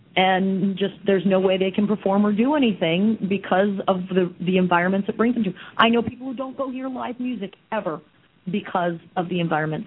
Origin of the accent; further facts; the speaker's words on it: New York City, New York, United States; Well, I grew up in New York City, and I started in theater school and singing and performing in second grade